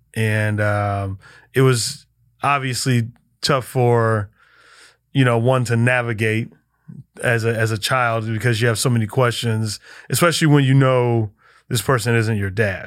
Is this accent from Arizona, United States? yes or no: yes; Mesa, Arizona, United States; You know, I mean, we grew up in a poor area in Mesa, Arizona.